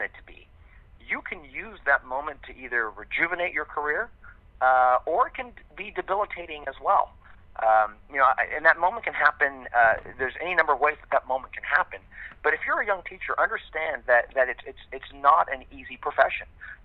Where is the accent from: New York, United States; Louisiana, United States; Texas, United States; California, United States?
California, United States; also born or lived in Virginia; I went to college in Virginia, even though I'm from California.